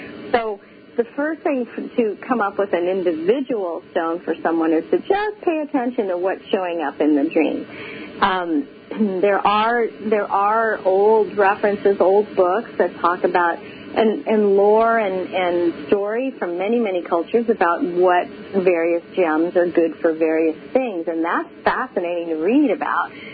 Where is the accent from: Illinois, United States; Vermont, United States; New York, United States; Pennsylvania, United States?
New York, United States; Herkimer; I come from Herkimer, New York, years ago